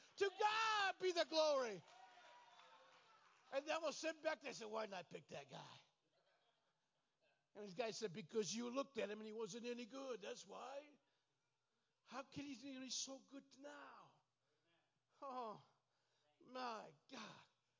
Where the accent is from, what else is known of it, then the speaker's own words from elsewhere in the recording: Toledo, Ohio, United States; born there; I'm from originally from First Apostolic Church in Toledo, and I was born on Jackman Road, 3864 Jackman Road.